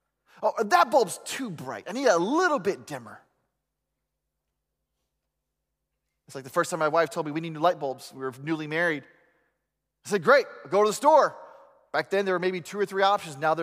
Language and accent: English; the South, United States; I grew up in the South, and so this was a popular phrase